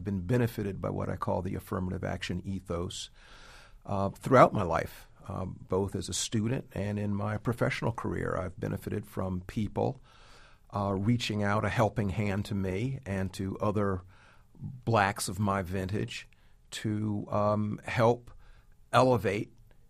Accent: Columbia, South Carolina, United States; I'm from the Deep South. I was born in 1954 in Columbia, South Carolina.

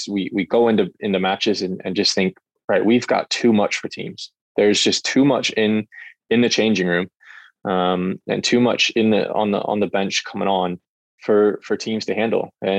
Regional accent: St. Louis, Missouri, United States; because he's based in my hometown of St. Louis

